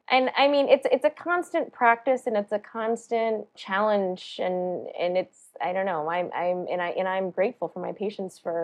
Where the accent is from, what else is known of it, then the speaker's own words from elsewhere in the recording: South Carolina, United States; born there; I was born in South Carolina, but my parents were born and raised in India.